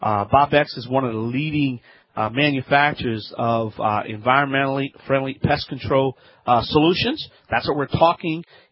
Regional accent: Louisiana, United States; from the Bayou Land

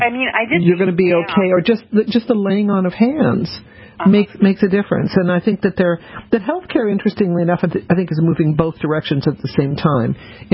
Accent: New Orleans, Louisiana, United States; born there; and I was born in New Orleans, ended up on the East Coast. Well, I was in San Francisco for a while.

